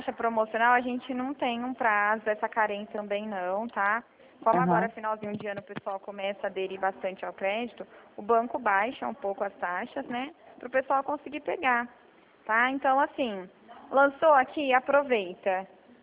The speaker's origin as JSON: {"language": "Portuguese", "town": "Bebedouro", "region": "São Paulo", "country": "Brazil", "said": "Eu sou aqui de Bebedouro."}